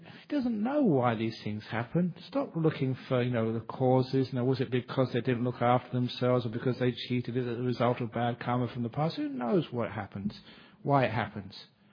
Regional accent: London, United Kingdom; born there; I was born in London, and people used to say they have these old like blocks of apartments, were hotbeds of crime.

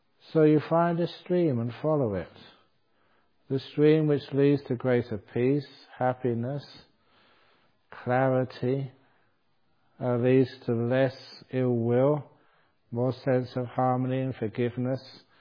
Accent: England, United Kingdom; when some of these Scotsmen, they say they know I'm an English, and sometimes they say this with some exaggeration, I'm sure.

